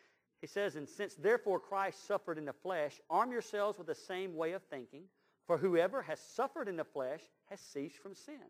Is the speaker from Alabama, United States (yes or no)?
yes; Birmingham, Alabama, United States; You know, I grew up in East Birmingham, not too far from Woodlawn, where Woodlawn Baptist Church was located. And I went to Banks High School.